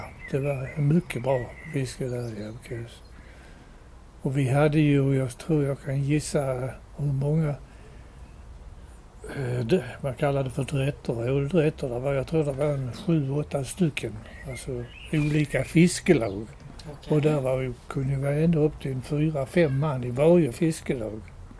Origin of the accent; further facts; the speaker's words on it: Abbekås, Skåne, Sweden; Nej, jag är född i Abbekås.